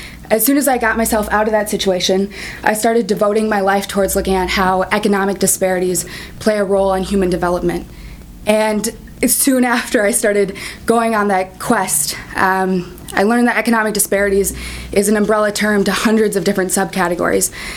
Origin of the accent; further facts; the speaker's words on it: Cannon Falls, Minnesota, United States; also born or lived in Eagan; I was born in Eagan, but I was raised in Cannon Falls, Minnesota, with 3 siblings amongst the cornfields and the forest.